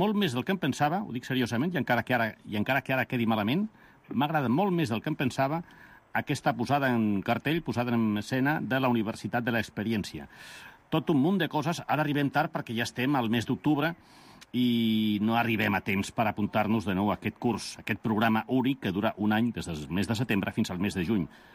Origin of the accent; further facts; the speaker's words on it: Catalonia, Spain; Com que sóc català